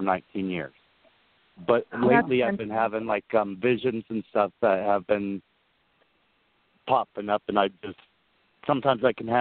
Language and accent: English; Colorado, United States; I'm from Colorado.